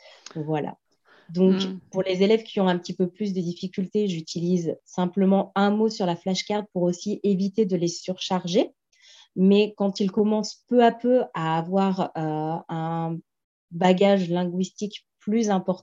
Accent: France; comme j'ai grandi en France

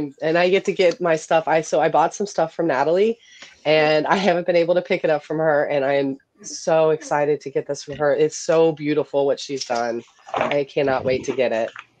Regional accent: Ohio, United States; Well, I'm from Ohio, so everything comes out, you know, the wrong way.

